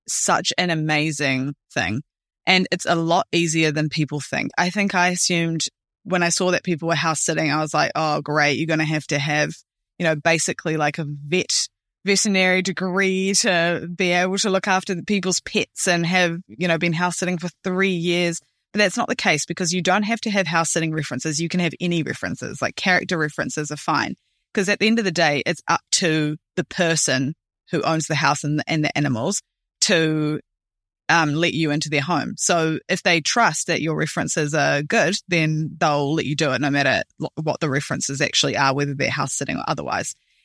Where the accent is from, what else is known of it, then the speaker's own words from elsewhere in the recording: New Zealand; I think I'm just coming from New Zealand, when you enter places like Australia, for example, it's just so easy.